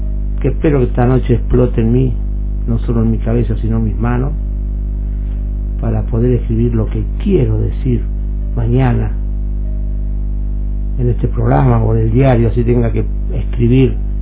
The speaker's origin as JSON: {"language": "Spanish", "town": "Las Lajas", "region": "Neuquén", "country": "Argentina", "tie": "born or raised there", "also_born_or_lived": "Clorinda", "said": "desde Clorinda, donde yo nací, a Las Lajas, provincia de Neuquén."}